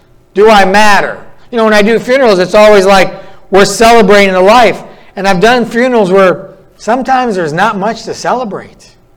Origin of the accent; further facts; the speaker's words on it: North Dakota, United States; North Dakota, my hometown, I looked up this morning, minus 50 wind chill.